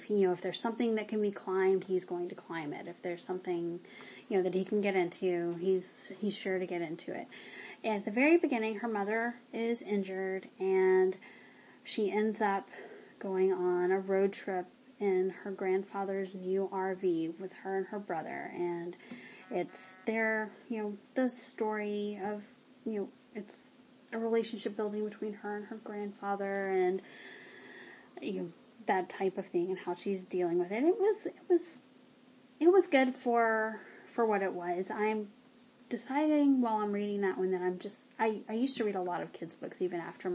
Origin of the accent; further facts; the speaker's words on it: United States; born or raised there